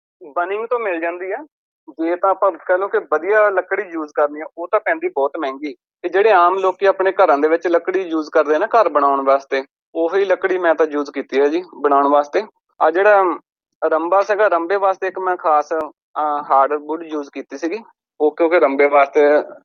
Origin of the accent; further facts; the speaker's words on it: Nawanshahr, Punjab, India; now in Brisbane, Australia; ਮੈਂ ਵੀਰੇ ਪੰਜਾਬ ਤੋਂ ਹੈਗਾ, ਮੇਰਾ ਜੰਪਲ ਪਲੇਸ ਹੈਗਾ ਨਵਾਂ ਸ਼ਹਿਰ, ਤੇ ਰਾਹੋਂ ਸਾਡਾ ਸ਼ਹਿਰ ਤੇ ਪਿੰਡ ਮੇਰਾ ਹੈਗਾ ਗੜੀ ਫਤਿਹ ਖਾਂ, ਤੇ ਇੱਥੇ ਮੈਂ ਬ੍ਰਿਸਬਨ ਦੇ ਵਿੱਚ ਅਸੀਂ ਰਹਿੰਦੇ ਹਾਂ ਜੀ